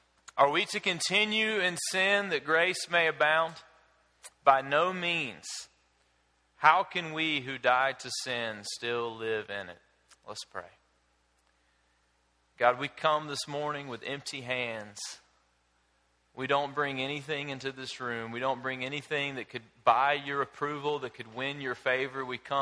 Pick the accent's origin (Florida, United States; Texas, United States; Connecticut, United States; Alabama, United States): Alabama, United States; But I come from South Alabama. I come from the land of water moccasins, which the scientific term for that snake would be a cottonmouth, and rattlesnakes. I grew up encountering water moccasins and rattlesnakes.